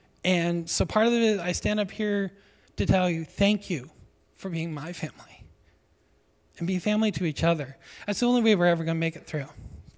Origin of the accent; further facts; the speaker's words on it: Gordon, United States; I grew up here in Gordon, and of course, when you grow up here and you stay, you look kind of like the idiot that never got out of home and got going.